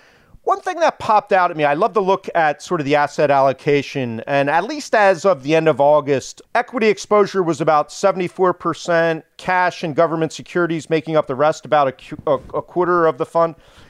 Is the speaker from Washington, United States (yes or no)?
no; Philadelphia, Pennsylvania, United States; now in New Jersey, United States; He's a Jersey guy like me. I'm from Philly, but I've kind of converted to full Jersey guy by now. I've defected.